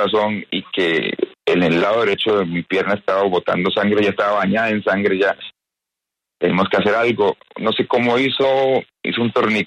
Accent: Buga, Valle del Cauca, Colombia; sí soy colombiano, nací en Buga, soy bugueño del alma, colombiano del alma.

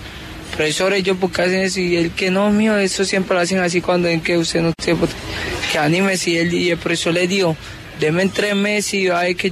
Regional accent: La Tola, Nariño, Colombia; born there; Yo nací en La Tola, Nariño.

